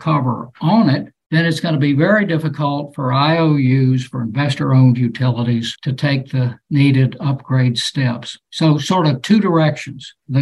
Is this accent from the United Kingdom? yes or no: no; Toledo, Ohio, United States; I grew up in Toledo, Ohio.